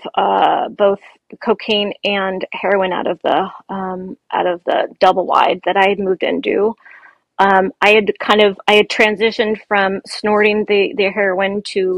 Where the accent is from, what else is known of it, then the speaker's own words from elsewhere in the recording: Yakima, Washington, United States; I was introduced to a pretty notorious drug dealer in my hometown of Yakima.